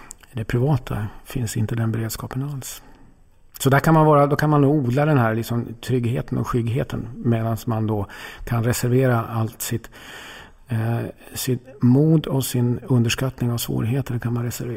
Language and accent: Swedish; Norrbotten County, Sweden; Så att hemma i Norrbotten så har jag kvar gamla kompisar där som jag fortfarande träffas.